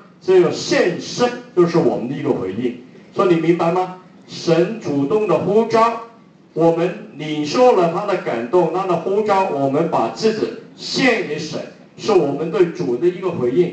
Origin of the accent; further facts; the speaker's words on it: China; 那我们中国人呢，常常讨论的就是知与行的问题。